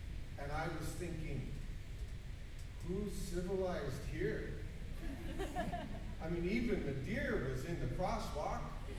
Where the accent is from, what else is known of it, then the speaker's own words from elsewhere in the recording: Bellingham, Washington, United States; the sidewalk at an intersection in my hometown of Bellingham.